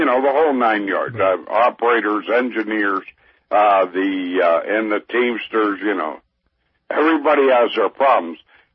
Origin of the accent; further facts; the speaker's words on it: Aliquippa, Pennsylvania, United States; I'm originally from Aliquippa, Pennsylvania.